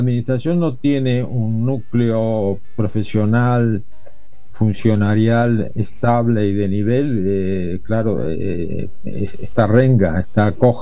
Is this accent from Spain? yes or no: no; Buenos Aires, Argentina; el oeste de la ciudad, de donde yo soy, la Plaza de Flores, y de ahí para el oeste, Floreste y Liniers.